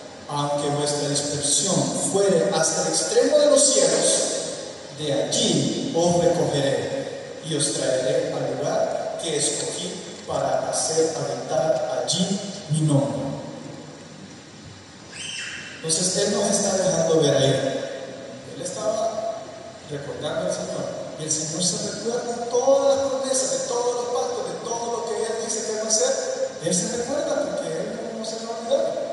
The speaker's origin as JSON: {"language": "Spanish", "country": "Honduras", "said": "somos hondureños, nacimos en esta tierra, Dios nos puso aquí para cumplir un gran propósito. Y somos parte de esa familia, Honduras."}